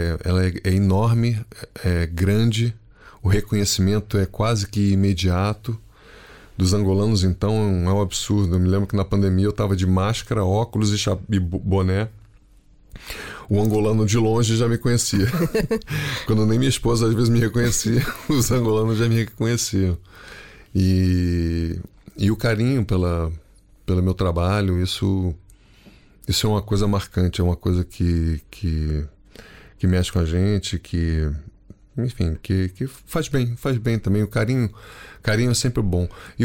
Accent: Brazil; moved away as an adult; now in Portugal; eu saí em 2018 do Brasil, cheguei aqui e eu te confesso, eu estou há 6 anos aqui, eu ainda não saí do ar na televisão portuguesa

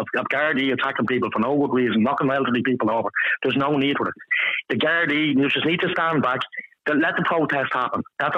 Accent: Ireland; in this country, the Irish, we all, listen, forget about everything here for a minute, lad, okay? We are Irish.

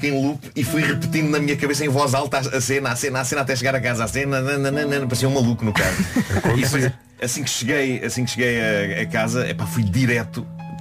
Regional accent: Lisbon, Portugal; A minha terra.

